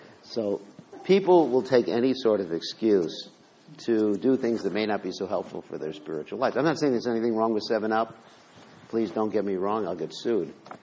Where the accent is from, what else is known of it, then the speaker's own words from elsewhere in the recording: United States; So I'm an American, too.